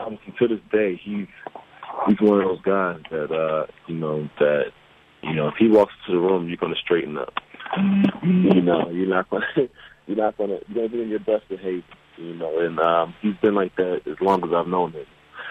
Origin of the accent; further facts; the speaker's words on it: Baltimore, Maryland, United States; I am from Baltimore, but I never watched The Wire.